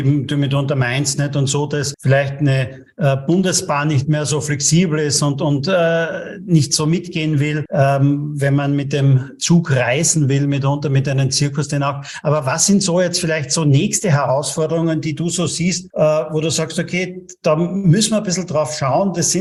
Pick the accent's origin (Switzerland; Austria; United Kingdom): Austria; bei uns in Österreich